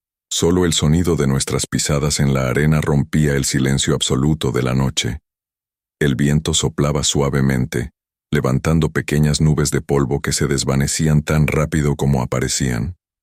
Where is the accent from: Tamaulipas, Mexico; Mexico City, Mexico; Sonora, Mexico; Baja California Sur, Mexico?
Sonora, Mexico; Cuando crecí en Sonora, escuché muchas historias de migrantes que desaparecían intentando cruzar la frontera hacia Estados Unidos.